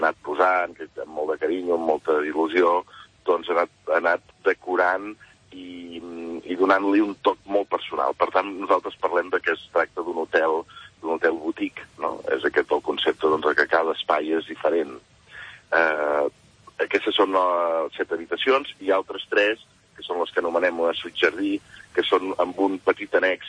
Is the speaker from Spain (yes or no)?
yes; Figueres, Catalonia, Spain; Nosaltres, com que som empordanesos i som originaris de Figueres